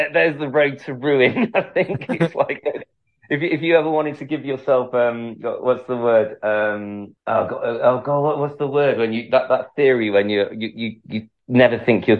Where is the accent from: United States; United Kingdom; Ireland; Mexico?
United Kingdom; Manchester, North West England; I'm originally from Manchester